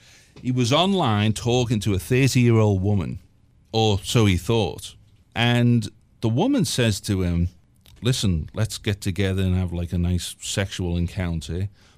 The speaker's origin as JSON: {"language": "English", "town": "Liverpool", "region": "North West England", "country": "United Kingdom", "lives_now": "Canada", "said": "I can't do it. I'm from Liverpool."}